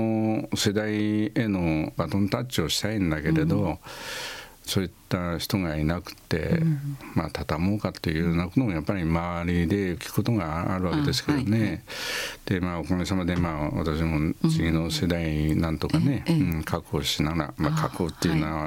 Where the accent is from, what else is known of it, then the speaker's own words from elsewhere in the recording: Toyama, Japan; 70年近くこの富山でね、